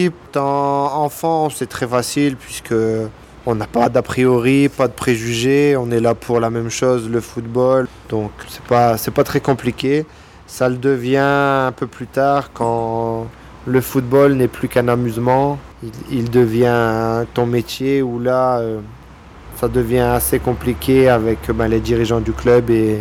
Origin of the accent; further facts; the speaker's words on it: Lens, Hauts-de-France, France; also born or lived in Paris; now in Switzerland; j'ai 30 ans. Je suis né à Paris, mais j'ai vécu dans le Nord-Pas-de-Calais, plus précisément à Lens. Et je suis arrivé ici en Suisse depuis peu.